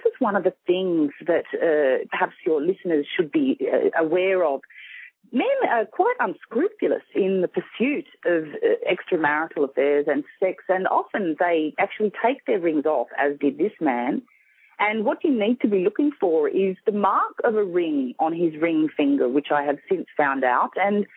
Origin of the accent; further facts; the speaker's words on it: Sydney, New South Wales, Australia; accent: Australian; I'm from Sydney, Australia.